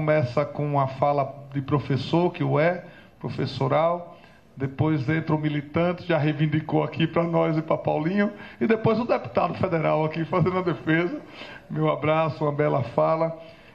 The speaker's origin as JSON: {"language": "Portuguese", "town": "Rio Real", "region": "Sergipe", "country": "Brazil", "said": "que eu sou sergipano de Rio Real, lá da."}